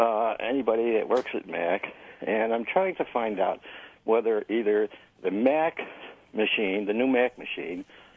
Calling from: Greece; Calling from Greece.

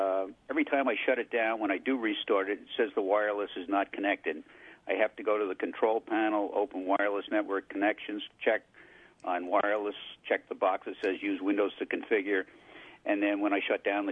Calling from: Pittsford, New York, United States; Pittsford

